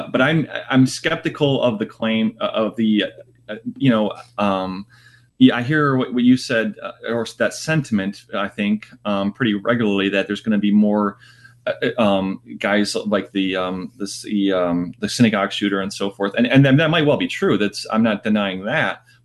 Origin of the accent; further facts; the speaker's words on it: United States; I'm an American, and I don't want anything except for kind of like the America, you know, that I grew up in and so forth.